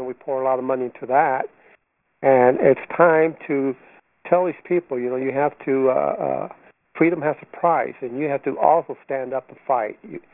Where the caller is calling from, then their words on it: El Centro, California, United States; I'm calling from El Central.